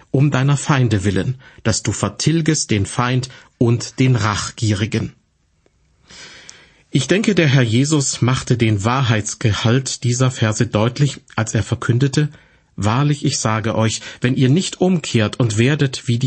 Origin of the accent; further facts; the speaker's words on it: California, United States; In meiner Heimat in Südkalifornien betrachte ich nachts oft den Mond und einen besonders hellen Stern im Südwesten